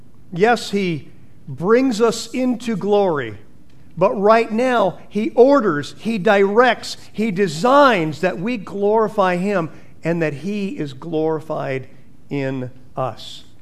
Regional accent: California, United States; I said, I'm the only normal one here. I'm from California and I'm a Buckeye fan.

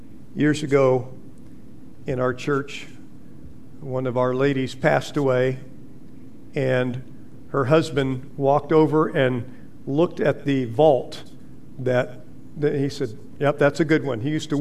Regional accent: California, United States; Growing up in California, most of my relatives were in Indiana, Illinois.

